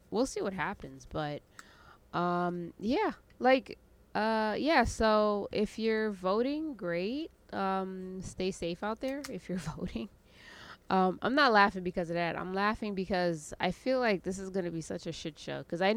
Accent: Indiana, United States; I'm from Indiana, and because he was from Indiana, he knows what it's like.

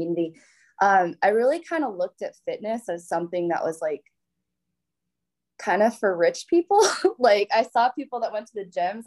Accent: Lake Zurich, Illinois, United States; So I'm originally from Lake Zurich, Illinois, which is outside of the Chicago suburbs.

